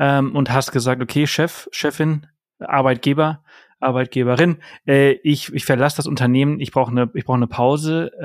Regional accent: Spain; moved away as an adult; Also wir haben zwar die Nationalität gemeinsam, aber bei mir ist es halt, der Vater ist Spanier, die Mutter ist Deutsche. Ich bin in Spanien aufgewachsen, Deutsch aufgewachsen

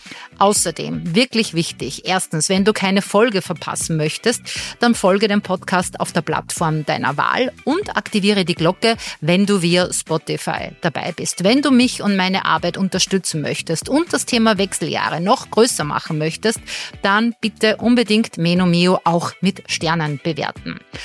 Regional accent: Austria; wie bei uns in Österreich

